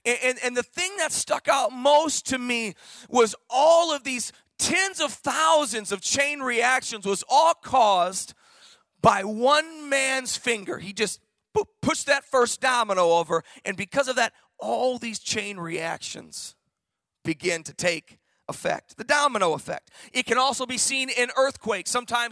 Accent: Michigan, United States; and I was born and raised in Michigan, so I don't know what they call them here, but in Michigan, we had these things called assemblies.

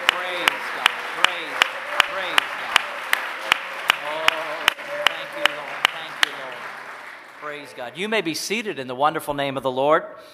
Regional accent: Canada; And I'm from Canada, and it was just water off the duck's back for me.

